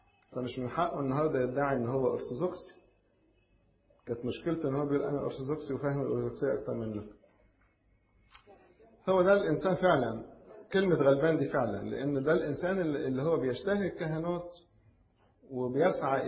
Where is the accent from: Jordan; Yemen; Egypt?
Egypt; ولذلك سيدنا البابا كمان عندنا في مصر يعمل إزاي